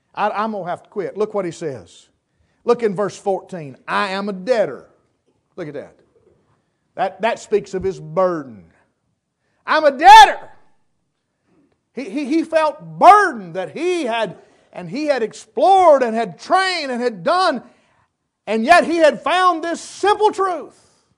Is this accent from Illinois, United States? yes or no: no; North Carolina, United States; I was raised here in West North Carolina. First I'd ever been, was just, to the beach and back. I had never been nowhere. Never been out of the country. Don't speak but one language